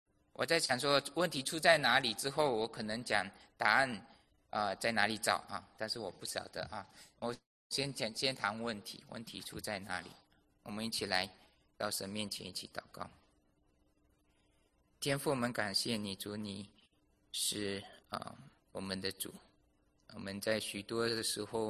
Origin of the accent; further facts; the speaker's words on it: Malaysia; 我不是台湾人，我也不是香港人，我也不是中国大陆的，我是马来西亚的，那我又是美国的公民